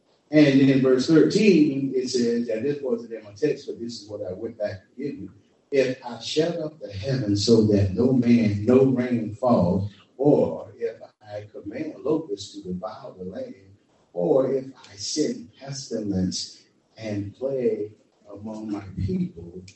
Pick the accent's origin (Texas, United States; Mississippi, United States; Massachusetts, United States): Massachusetts, United States; Boston; Because I came from Beantown, man, and my life was like rolled up in the project. We was in the hood, and we did all the hood stuff.